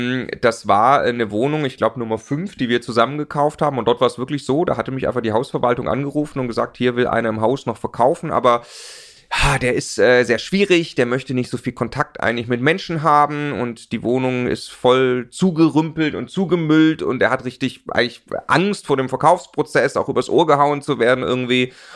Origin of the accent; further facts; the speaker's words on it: Stuttgart, Baden-Württemberg, Germany; also ich komme aus Stuttgart, da kauft man die Daimler-Aktie